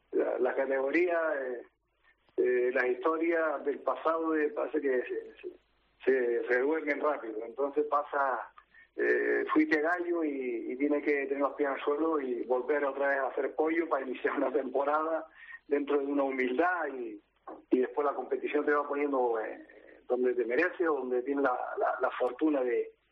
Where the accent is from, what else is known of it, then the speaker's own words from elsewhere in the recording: Canary Islands, Spain; somos 3 canarios los que estamos en esa categoría